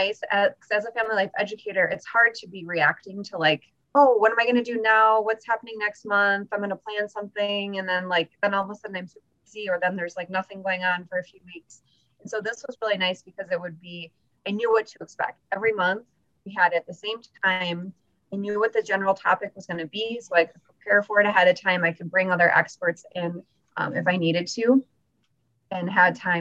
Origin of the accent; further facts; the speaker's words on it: Chicago, Illinois, United States; And I'm from Chicago, so when I moved here, I was like, oh, St. Paul, that's not far, but it's like a different world once you've been here for a while.